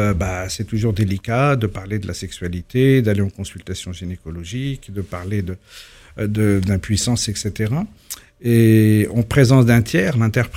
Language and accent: French; Algeria; first language Kabyle; French is a second language; Moi, je suis de langue maternelle kabyle, donc ma langue maternelle est considérée comme dialecte.